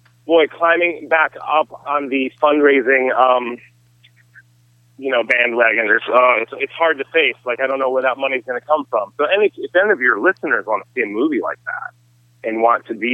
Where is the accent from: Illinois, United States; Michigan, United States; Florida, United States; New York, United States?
Michigan, United States; now in Los Angeles, United States; I love shooting in my home state, even though I live in LA.